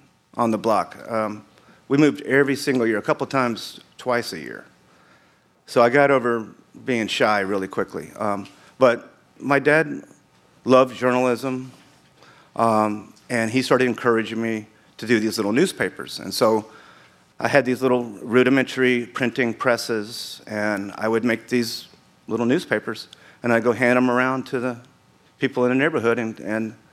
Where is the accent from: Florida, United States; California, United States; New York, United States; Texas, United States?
Texas, United States; Alpine; born there; my dad, that's the reason I was born in Alpine. My dad played baseball there for about 3 or 4 years.